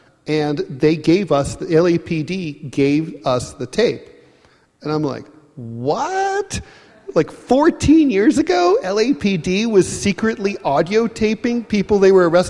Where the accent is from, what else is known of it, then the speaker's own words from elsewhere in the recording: New York, United States; I'm a New Yorker, okay?